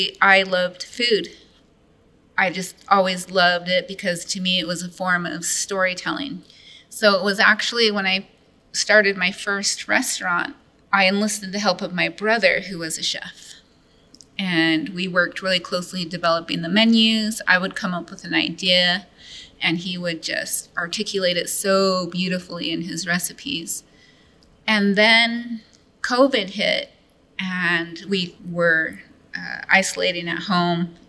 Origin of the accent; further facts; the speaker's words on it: Springville, United States; I grew up in Springville, one of just a few Native families. There was a lot of racism surrounding my childhood.